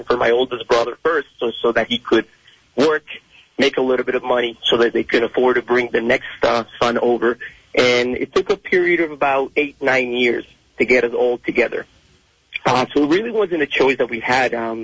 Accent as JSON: {"language": "English", "country": "Colombia", "tie": "born or raised there", "said": "I grew up pretty poor in Colombia."}